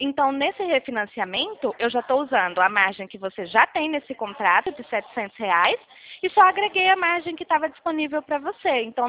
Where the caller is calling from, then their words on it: Nova Odessa, São Paulo, Brazil; Eu tô falando de São Paulo, na verdade interior, né, de Nova Odessa.